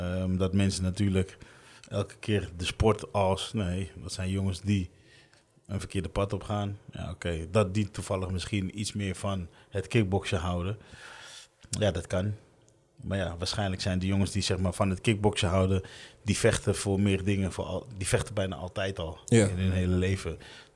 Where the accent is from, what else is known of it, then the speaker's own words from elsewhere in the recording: Rotterdam, South Holland, Netherlands; Ik kom toen pas in Nederland. Daar ben ik opgegroeid in Delfshaven in Rotterdam. Hele gezellige buurt, heel veel vrienden.